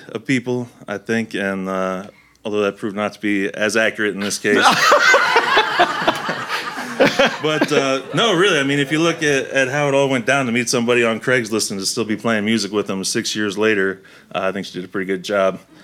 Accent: Cincinnati, Ohio, United States; now in Noblesville, United States; I'm from Cincinnati originally. Now I live in Noblesville, just north of Indianapolis.

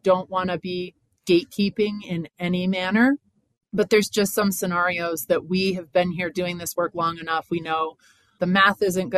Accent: New York, United States; I'm from Western New York, and I didn't even think about this mountain being upside down

